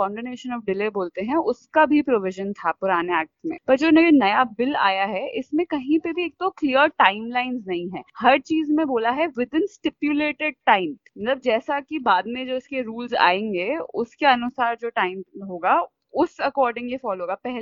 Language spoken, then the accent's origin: Hindi; Jaipur, Rajasthan, India; मैं वैसे जयपुर की रहने वाली हूँ।